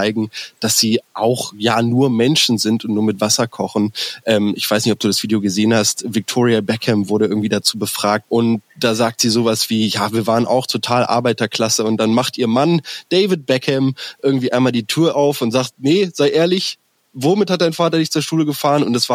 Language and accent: German; Berlin, Germany; dass wir als Stadt und als Berliner damit umgehen können.